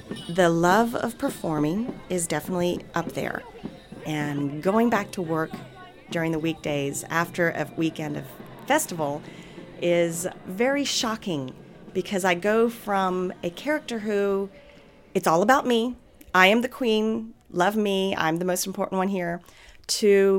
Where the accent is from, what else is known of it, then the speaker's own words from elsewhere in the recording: Charlotte, North Carolina, United States; now in Atlanta, United States; I work in Atlanta, not here in Charlotte, but I'm originally from Charlotte, so I have a lot of family here